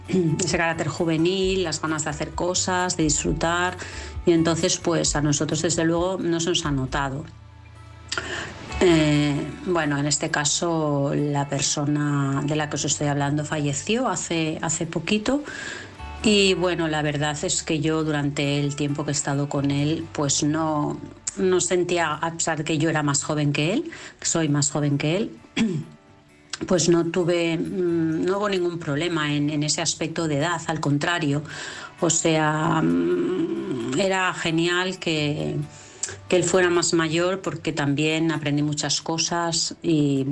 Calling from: Vilassar de Mar, Catalonia, Spain; de Vilassar de Mar, de Barcelona.

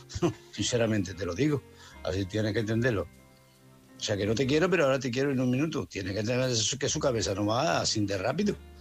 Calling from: Málaga, Andalusia, Spain; de Málaga.

